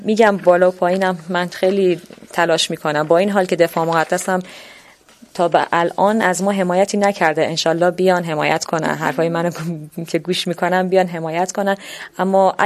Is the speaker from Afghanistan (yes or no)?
no; Kurdistan, Iran; born there; چون من تو منطقه جنگی به دنیا اومدم. آره. تو منطقه کردستان